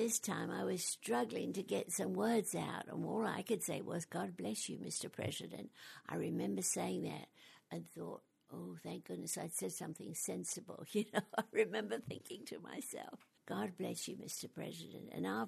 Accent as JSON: {"language": "English", "region": "London", "country": "United Kingdom", "said": "I'm originally from London."}